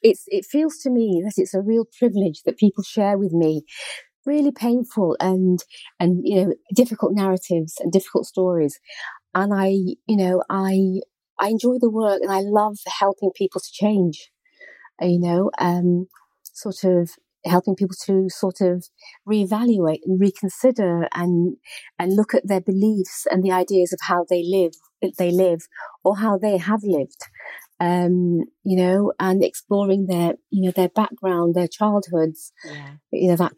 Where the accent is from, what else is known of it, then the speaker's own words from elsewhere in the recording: Manchester, North West England, United Kingdom; now in London, United Kingdom; I grew up in Manchester and I moved to London in my 20s.